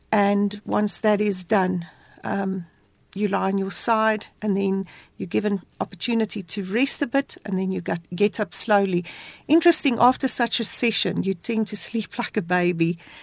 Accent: South Africa; being in South African, we have a lot of trauma in terms of car hijackings

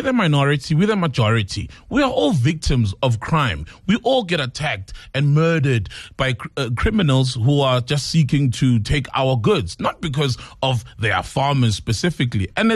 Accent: South Africa; I don't know if this guy even wants me to support him as a South African claiming to be representing SA.

